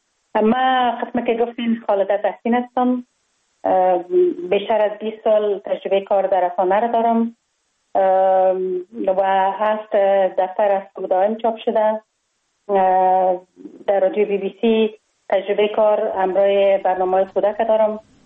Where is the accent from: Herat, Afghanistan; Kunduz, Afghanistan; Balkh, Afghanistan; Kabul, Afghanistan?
Kabul, Afghanistan; born or raised there